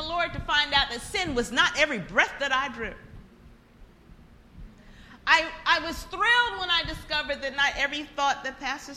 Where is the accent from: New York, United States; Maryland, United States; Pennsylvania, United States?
New York, United States; New York City; Now, I'm from New York City originally. Can you tell? Born and raised in Southeast Queens.